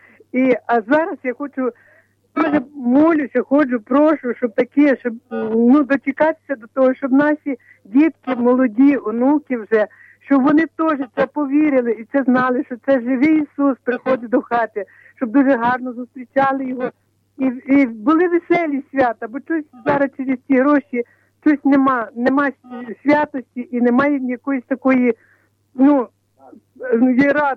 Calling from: Kamianets-Podilskyi, Khmelnytskyi Oblast, Ukraine; Це Пресвятого Серця Ісуса

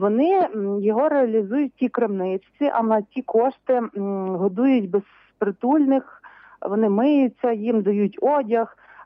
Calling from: Lviv Oblast, Ukraine; А я з Львівщини

